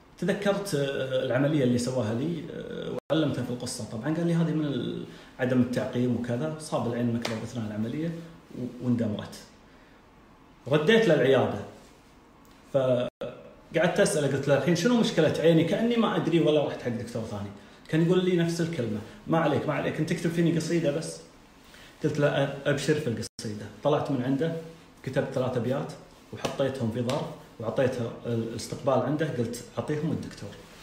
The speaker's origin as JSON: {"language": "Arabic", "country": "Kuwait", "said": "عند واحد من أشهر دكاترة العيون عندنا في الكويت"}